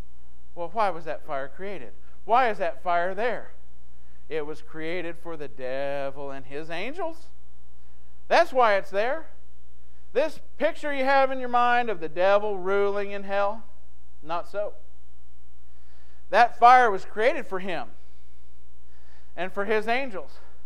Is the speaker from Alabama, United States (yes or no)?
yes; Alabama, United States; Now, when I grew up in Alabama, on Fridays, what was the only type of meat that was served at school?